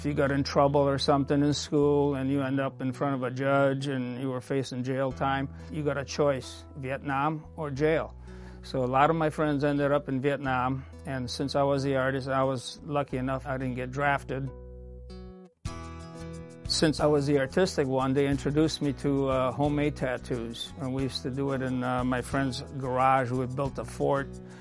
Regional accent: Poland; now in United States; I came from Poland. We immigrated in 1963, 2 days after JFK assassination, actually.

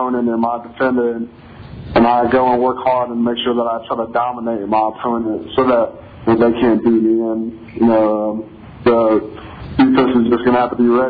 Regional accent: Columbus, Mississippi, United States; I watched it in my hometown in Columbus, Columbus, Mississippi

